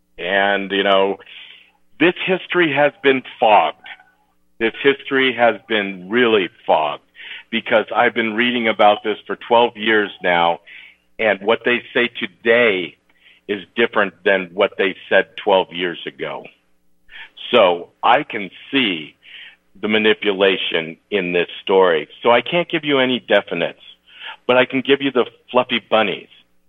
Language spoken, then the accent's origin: English; California, United States; But being from California and not knowing the story of California